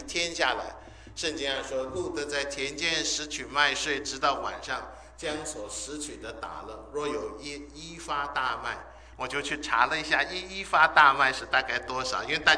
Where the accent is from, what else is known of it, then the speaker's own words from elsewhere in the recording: China; now in United States; 完了那个我们中国人去买米是多少？